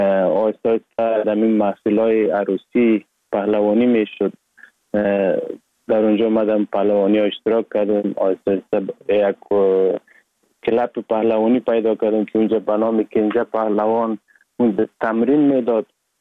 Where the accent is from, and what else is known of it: Sheberghan, Jowzjan, Afghanistan; born or raised there; also born or lived in Sar-e Pol